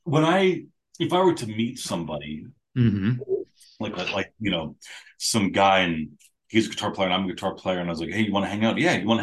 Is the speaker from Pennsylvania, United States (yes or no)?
no; Valley Stream, New York, United States; Turns out he grew up in Valley Stream, I grew up in Valley Stream.